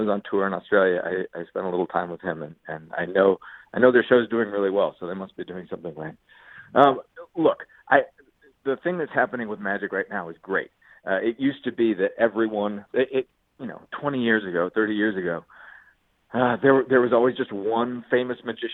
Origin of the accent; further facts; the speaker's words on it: Ames, Iowa, United States; when I grew up in Ames, there were no other magicians in town.